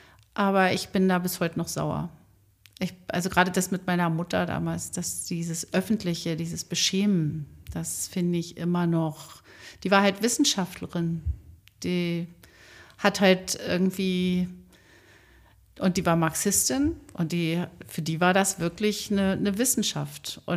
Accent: Biesdorf, Berlin, Germany; also ich komme aus Biesdorf

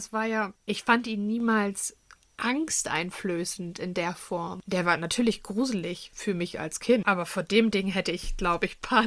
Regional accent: Northern Germany, Germany; bin ich froh, dass ich im Norden groß geworden bin.

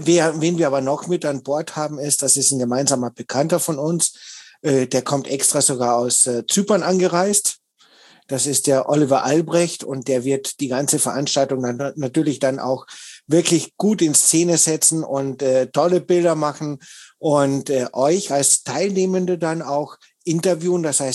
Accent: Austria; born there; Ich bin ja gebürtiger Österreicher, also ich komme noch weiter aus dem Süden als der Michael.

